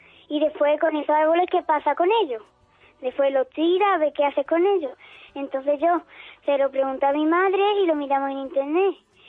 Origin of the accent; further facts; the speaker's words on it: Alcolea del Río, Andalusia, Spain; De Alcolea del Río.